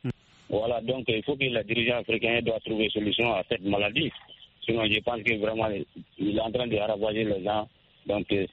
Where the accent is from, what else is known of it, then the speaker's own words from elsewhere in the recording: Kanyoumé, Mali; Oui, effectivement, toujours dans mon village natal.